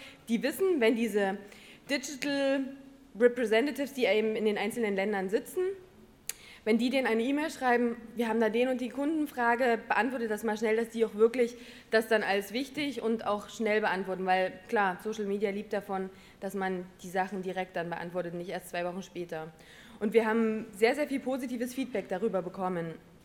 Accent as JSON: {"language": "German", "region": "Saxony", "country": "Germany", "said": "Oder auf Sächsisch, nischt. Ich komme aus Sachsen ursprünglich."}